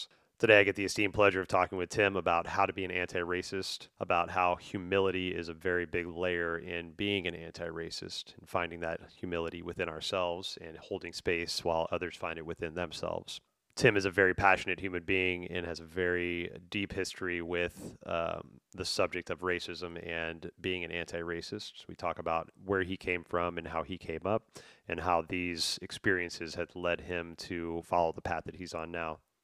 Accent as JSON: {"language": "English", "town": "Houston", "region": "Texas", "country": "United States", "tie": "born or raised there", "said": "I grew up in Houston in the 80s and 90s, and so very racially charged areas, very heavy Klan influence, very heavy gang influence."}